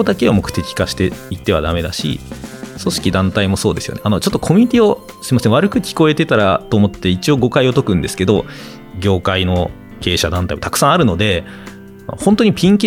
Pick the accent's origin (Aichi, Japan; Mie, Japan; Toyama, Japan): Aichi, Japan; 地元の愛知県に揃えるとか、それだけで親近感が湧くし